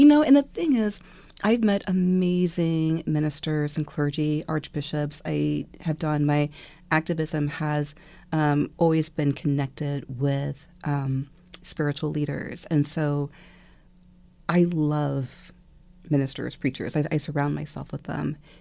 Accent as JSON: {"language": "English", "region": "Virginia", "country": "United States", "tie": "born or raised there", "also_born_or_lived": "Japan", "said": "In Northern Virginia and Japan."}